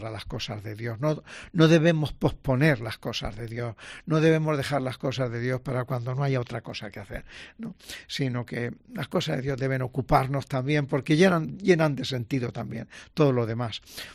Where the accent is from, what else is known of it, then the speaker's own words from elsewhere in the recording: Madridejos, Castilla-La Mancha, Spain; Yo soy de, como antes decía, de un pueblo de Toledo, de Madridejos, de La Mancha, y en mi pueblo, mis padres eran agricultores